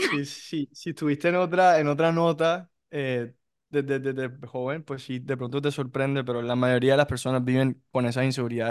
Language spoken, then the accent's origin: Spanish; Cartagena, Bolívar, Colombia; yo soy de Cartagena y veo lo que hago